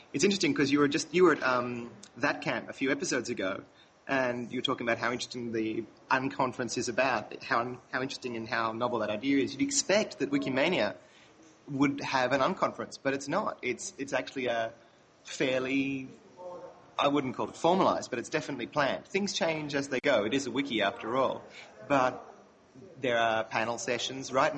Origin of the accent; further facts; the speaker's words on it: Australia; I'm an Australian, and I am now currently in Egypt for the first time